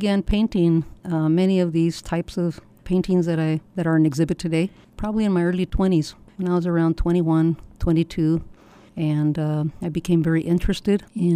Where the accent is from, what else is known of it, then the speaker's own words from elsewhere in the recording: Los Angeles, California, United States; first language Spanish; English is a second language; also born or lived in El Paso, Texas; And so I grew up in Boyle Heights, California, the barrio there. I went to school beginning from kindergarten. My first language was Spanish.